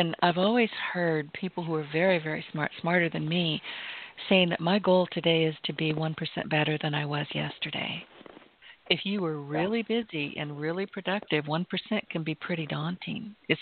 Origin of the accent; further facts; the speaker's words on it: the South, United States; And, you know, I mean, we're both from the South, so we already know this